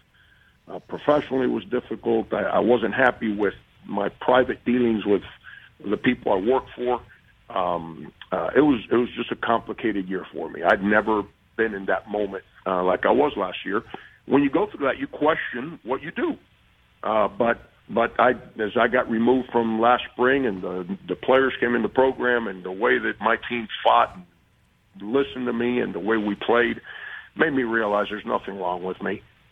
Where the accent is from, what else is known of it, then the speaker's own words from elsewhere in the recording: Miami, Florida, United States; You know, I did that my whole life growing up in Miami. Now I'm an old man.